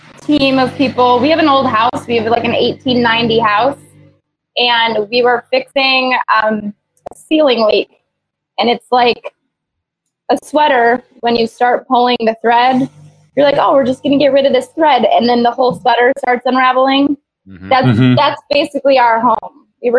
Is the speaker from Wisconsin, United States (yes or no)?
yes; Wisconsin, United States; And I'm like, I'm from Wisconsin. I should be drinking a Wisconsin beer.